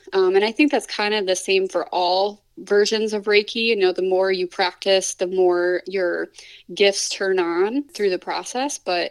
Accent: Grand Rapids, Michigan, United States; So I'm from Grand Rapids, Michigan.

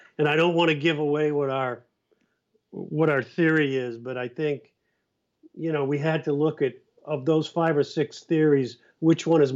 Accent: Cape Cod, Massachusetts, United States; You know, I'm from Cape Cod.

